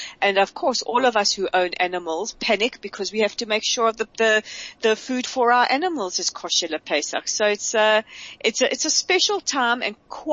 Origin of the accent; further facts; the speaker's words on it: South Africa; also born or lived in South America; what a special community I grew up in South Africa